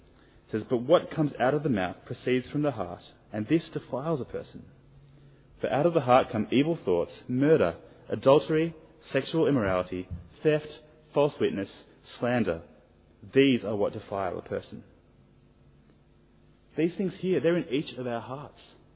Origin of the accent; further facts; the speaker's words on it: Hobart, Tasmania, Australia; I grew up in Hobart in Tasmania